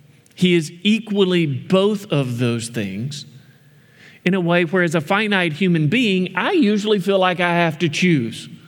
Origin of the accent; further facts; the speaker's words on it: the South, United States; I'm from the South. I like Southern nice. I like my sweet tea.